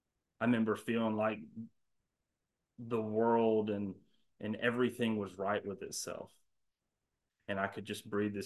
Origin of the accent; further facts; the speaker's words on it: Augusta, Georgia, United States; I grew up in Augusta, Georgia. I had a beautiful childhood